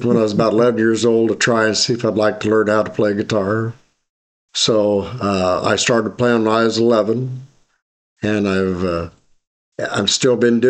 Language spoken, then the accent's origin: English; Charleston, Illinois, United States; born there; Well, I was born in Charleston, Illinois. I still reside there.